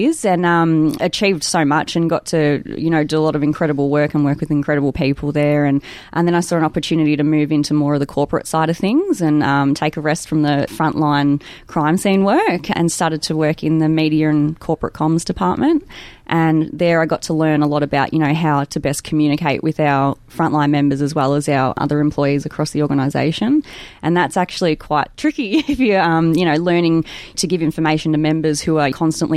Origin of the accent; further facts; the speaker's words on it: Broadford, Victoria, Australia; Yeah, well, Broadford is a very, very small town up the Hume.